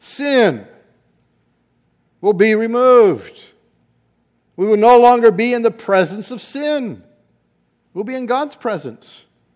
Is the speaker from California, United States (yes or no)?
no; Everett, Washington, United States; I can remember growing up in Everett, Washington, living on some military housing.